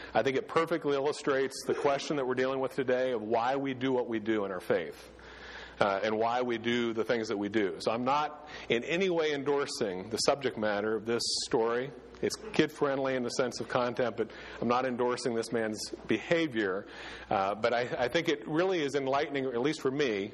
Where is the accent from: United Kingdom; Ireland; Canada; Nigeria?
Ireland; I'm Irish, but I can't do the brogue.